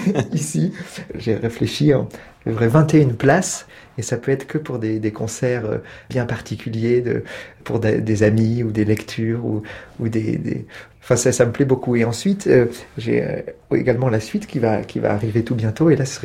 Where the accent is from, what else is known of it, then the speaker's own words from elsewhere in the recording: Bordeaux, Nouvelle-Aquitaine, France; c'était un concert à Bordeaux, donc où j'ai grandi, au Rocher de Palmer, qui est une salle où j'adore jouer.